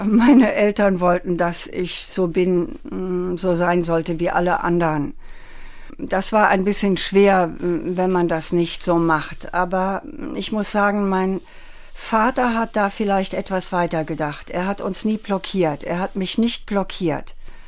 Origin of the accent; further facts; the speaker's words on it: Germany; now in Rome, Italy; Ich bin eine Deutsche und bleibe eine Deutsche hier, aber ich werde nicht mehr zurückgehen.